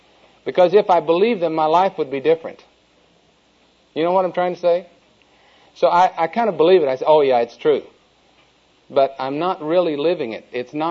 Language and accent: English; Oklahoma, United States; accent: Oklahoma; And if my Oklahoma accent bothers you or my Singapore accent bothers you, please raise your hand